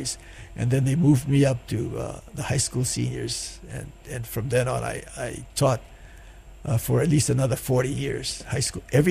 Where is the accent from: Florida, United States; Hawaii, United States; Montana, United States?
Hawaii, United States; Hilo; Ron and I grew up together on the Big Island.